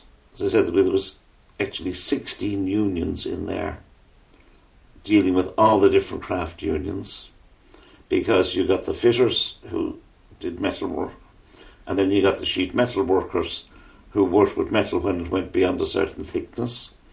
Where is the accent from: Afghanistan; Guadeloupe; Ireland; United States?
Ireland; Dublin, Leinster; Well, I grew up in Dublin, and as far as I was concerned, it was there when you went on the number 12 bus